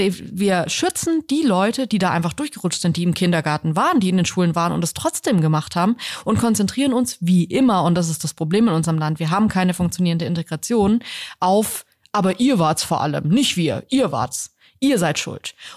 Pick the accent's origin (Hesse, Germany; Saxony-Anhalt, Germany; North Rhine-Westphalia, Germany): Hesse, Germany; Wir sind ja selber heute zum ersten Mal hier. Wir kommen ja eigentlich aus Hessen.